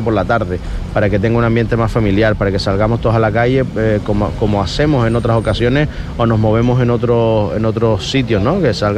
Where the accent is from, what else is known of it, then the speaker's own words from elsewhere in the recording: Corralejo, Canary Islands, Spain; now in Puerto del Rosario, Spain; Yo he vivido siempre mucho a caballo entre, nací en Corralejo, me crié en Corralejo, después me fui fuera a estudiar, después volví y ya me instalé en Puerto del Rosario